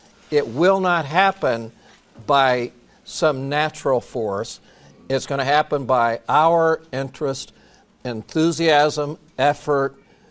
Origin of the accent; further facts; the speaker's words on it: Indiana, United States; I grew up in Indiana, in a very rural area, and there was a town north of us, Brazil, Indiana, right off Highway 40